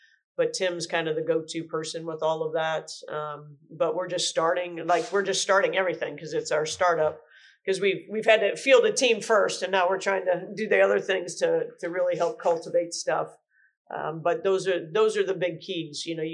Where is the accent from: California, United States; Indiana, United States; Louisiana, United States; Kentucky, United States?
Indiana, United States; And then I grew up in Indiana.